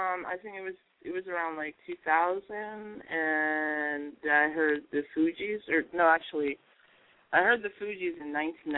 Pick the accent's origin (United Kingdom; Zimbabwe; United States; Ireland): United States; New Orleans, Louisiana; born there; also born or lived in India; I was born in New Orleans, and my mom joined this, like, hippie sect